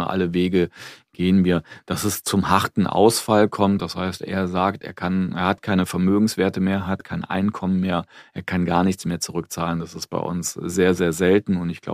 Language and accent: German; Cologne, North Rhine-Westphalia, Germany; Ich bin Kölner und ich bin Karnevalist, das mit Herz und Seele.